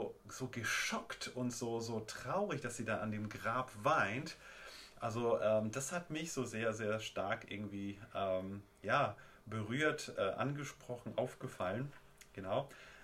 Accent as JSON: {"language": "German", "country": "Poland", "tie": "born there", "said": "Also ich bin ja in Polen geboren."}